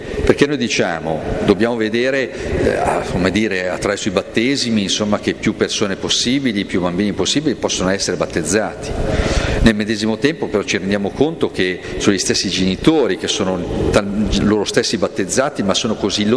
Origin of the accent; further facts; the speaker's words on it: Novara, Piedmont, Italy; complimenti, perché io vengo da Novara, una roba così ce la sogniamo